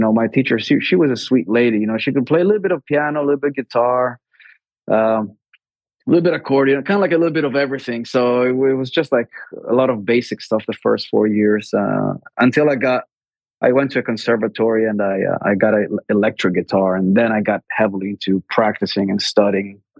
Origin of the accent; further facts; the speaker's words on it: Greece; I grew up in Greece, obviously. So the culture here is mainly Greek folk music.